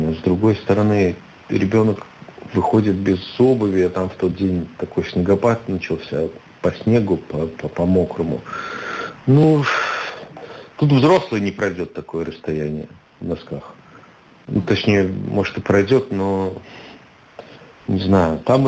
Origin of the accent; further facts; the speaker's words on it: Rezekne, Latgale, Latvia; поскольку я и сам из Резекне и примерно представляю, как живут люди в деревнях вокруг Резекне